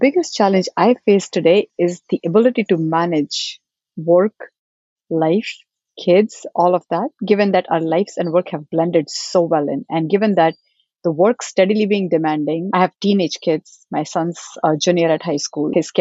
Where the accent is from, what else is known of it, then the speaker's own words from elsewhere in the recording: central India, India; I was born in India. Started off my school, my life, my career journey in a very small town in India, in the central parts of India.